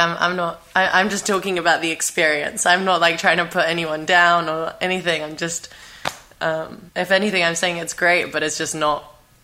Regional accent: London, United Kingdom; now in Kosovo; before I moved to Kosovo and, you know, being born and raised in London, and, you know, I had lots of friends in London

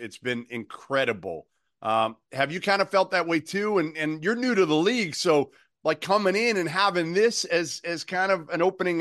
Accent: Massachusetts, United States; Like, again, I grew up in Massachusetts, so we have a little bit of a bond here.

